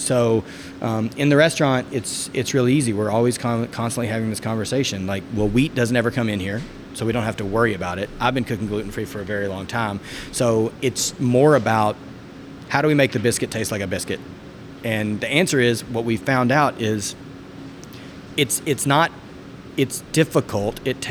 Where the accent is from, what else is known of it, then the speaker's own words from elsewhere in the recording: Ireland; because I'm Irish